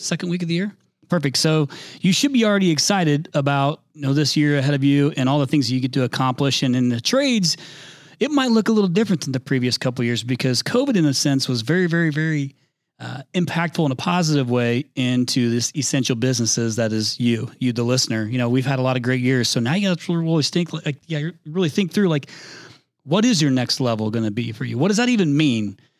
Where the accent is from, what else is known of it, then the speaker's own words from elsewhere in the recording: Indiana, United States; I'm from Indiana originally, but where I'm from is probably much more like your dad.